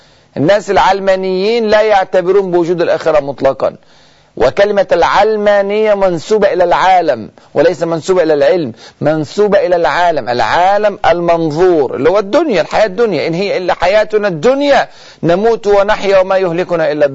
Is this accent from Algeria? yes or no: no; Egypt; وإحنا حتى عندنا في مصر بنقول المثل